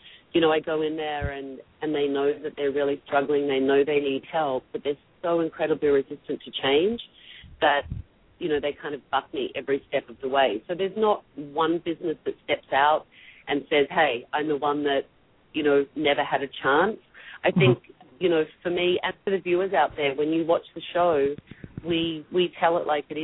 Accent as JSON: {"language": "English", "country": "Australia", "said": "because I am from Australia, and I'm not from the South"}